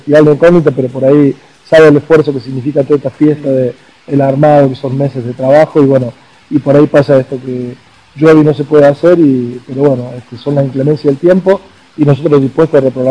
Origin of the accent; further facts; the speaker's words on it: Jujuy, Argentina; somos representantes de Jujuy, somos de Jujuy